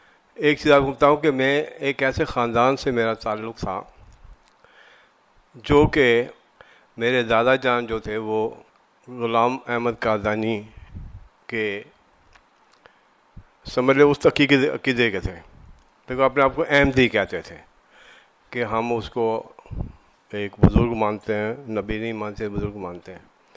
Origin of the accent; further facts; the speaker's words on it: Bagh, Azad Kashmir, Pakistan; اور ہمارے اس علاقے میں ہمارا تعلق واسطہ آزاد کشمیر سے ہے, باغ ایک جگہ ہے وہاں سے ہے.